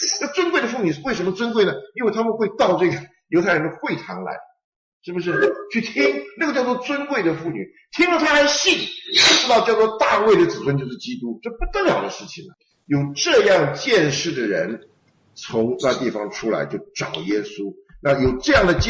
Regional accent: Taiwan; 为什么这个碎渣儿是台湾人的念法？我们台湾人不会讲儿的音。

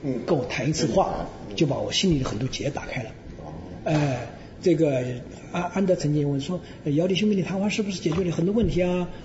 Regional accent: Shishou, Hubei, China; 那这就是我的渊源，在我老家湖北石首

